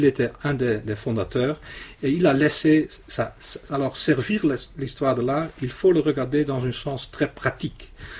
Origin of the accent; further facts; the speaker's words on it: South Netherlands, Netherlands; born there; French is a second language; Oui, je suis néerlandais, né dans le sud des Pays-Bas, et les dernières 20 ans aux Pays-Bas, jusqu'à 2010